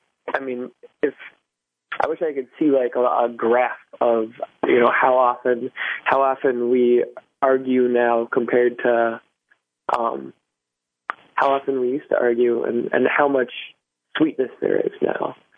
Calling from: Minneapolis, Minnesota, United States; Yes, indeed. I'm calling from Minneapolis.

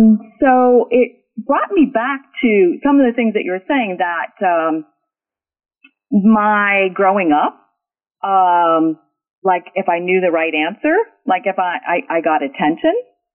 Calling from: Richmond, Virginia, United States; I am calling from Richmond, Virginia.

